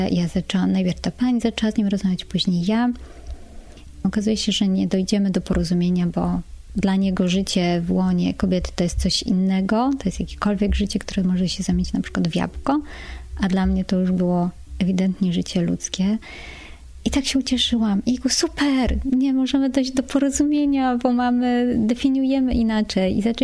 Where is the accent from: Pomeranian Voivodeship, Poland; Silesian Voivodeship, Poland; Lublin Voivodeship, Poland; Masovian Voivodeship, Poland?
Masovian Voivodeship, Poland; Warsaw; I jestem z Warszawy